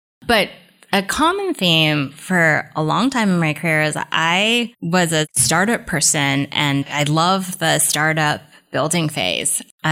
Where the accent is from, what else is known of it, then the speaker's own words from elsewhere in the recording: California, United States; They landed briefly in the East Coast, but I have been a Bay Area native since kindergarten.